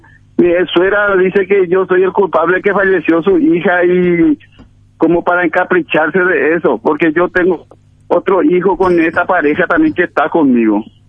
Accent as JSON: {"language": "Spanish", "town": "Itacurubí de la Cordillera", "region": "Cordillera", "country": "Paraguay", "said": "Yo soy de Itacurubí, la cordillera."}